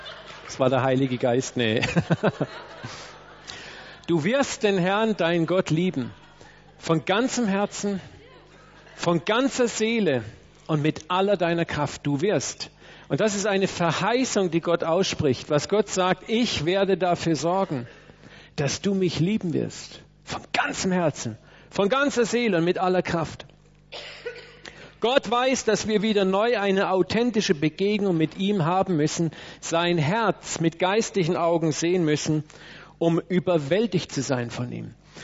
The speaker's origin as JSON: {"language": "German", "country": "Germany", "said": "Als Deutsche, denke ich, haben wir auch eine Tendenz in uns, dass wir Deutschen sehr leidenschaftlich sein können."}